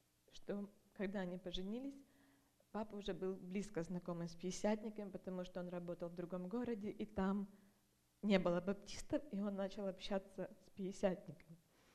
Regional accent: Tacoma, Washington, United States; Я из Такома сама. Начну с того, что я родилась и выросла в верующей семье.

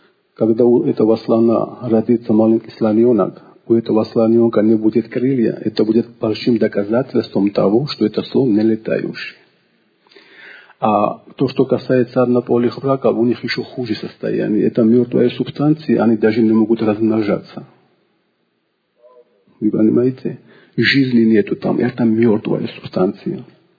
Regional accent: Georgia; Russian is a second language; Короче, я из Грузии, я путаю постоянно эти склонения.

